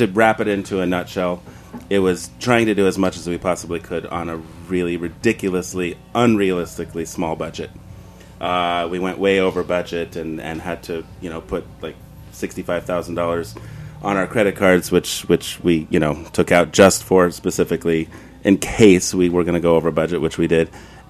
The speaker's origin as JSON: {"language": "English", "town": "Long Island City", "region": "New York", "country": "United States", "tie": "born or raised there", "said": "We live in Queens. I was raised in Long Island City. We have a very strong sense of pride about where we are."}